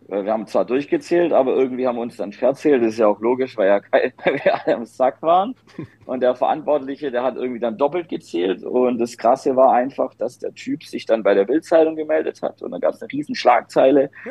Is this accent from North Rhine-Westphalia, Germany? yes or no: no; Stuttgart, Baden-Württemberg, Germany; als ich da dann wirklich gespielt habe, in meiner Heimatstadt auf dem Stuttgarter Schlossplatz